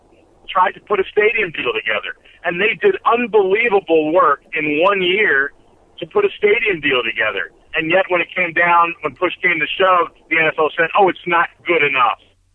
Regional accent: Missouri, United States; born there; I was born in Missouri. I love the people of St. Louis and Missouri.

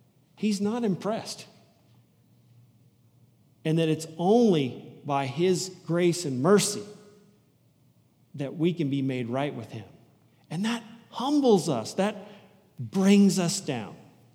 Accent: Leawood, Kansas, United States; So, I mean, should I feel guilty for growing up in Leawood?

